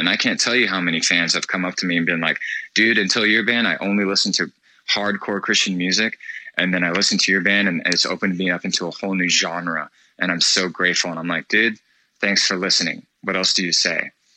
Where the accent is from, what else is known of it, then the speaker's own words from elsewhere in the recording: Florida, United States; which we are from Florida, which is where Southern rock is happy.